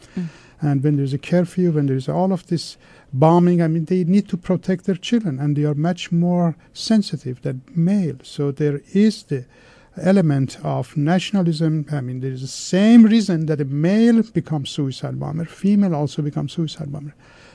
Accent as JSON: {"language": "English", "country": "Iran", "tie": "born or raised there", "second_language": "English", "moved": "as an adult", "lives_now": "United States", "said": "I grew up in Iran. I got my MD in Iran. I was 8 years in three different medical schools in Iran and college."}